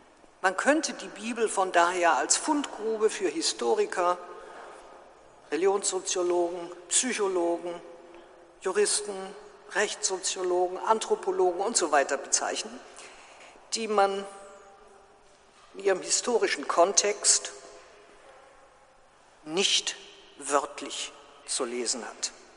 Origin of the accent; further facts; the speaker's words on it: Münster, North Rhine-Westphalia, Germany; Selbstverständlich bin ich in Münster aufgewachsen, durch alle Höhen und Tiefen des Kirchenjahres mitgeschleppt worden